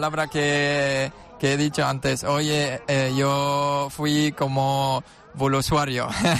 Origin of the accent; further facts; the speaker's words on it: Syria; now in Cartagena, Spain; encantado. Y bueno, yo soy sirio, pero bueno, mitad español porque la familia de mi madre son de Asturias.